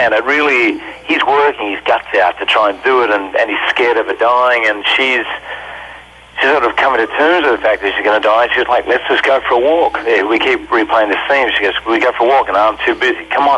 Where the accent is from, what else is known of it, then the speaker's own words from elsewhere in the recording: Australia; I mean, I'm an Aussie, right? So I'm new to Thanksgiving